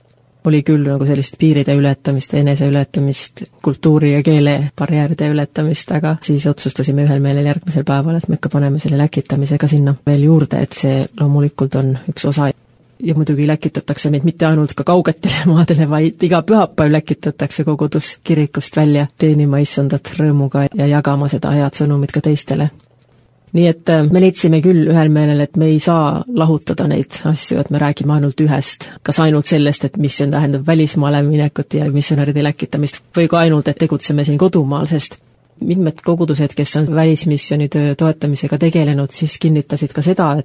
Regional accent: Finland; now in Estonia; minul, kes olen Soomest tulnud

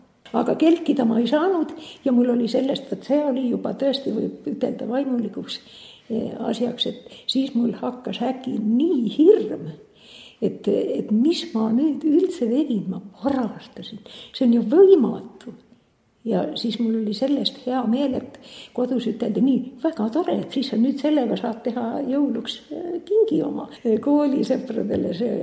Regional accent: Harjuküla, Hiiu County, Estonia; Ma olen Harjukülast, Hiiumaalt ja Harju kogudusse kuulusin.

